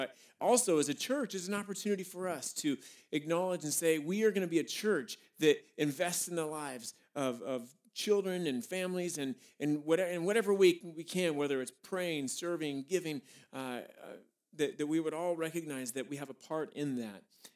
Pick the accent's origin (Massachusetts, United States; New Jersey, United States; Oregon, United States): Oregon, United States; Beaverton; the church I grew up in Beaverton, Oregon, was began to grow from 100 to 200 to 300 to 400.